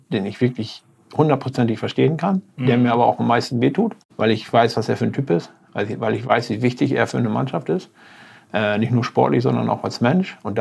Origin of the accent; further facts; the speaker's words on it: Bunnen, Lower Saxony, Germany; born there; Also ich komme her, bin geboren in Bunnen bei Löningen, ganz kleines Kaff. Lebe mittlerweile seit einigen Jahren im Emsland, in Spanhahnstätte.